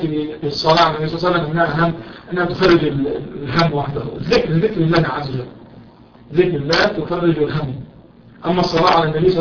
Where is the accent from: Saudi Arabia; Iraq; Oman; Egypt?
Egypt; انصرفت فينا فلان اللغة العامية عندنا في مصر.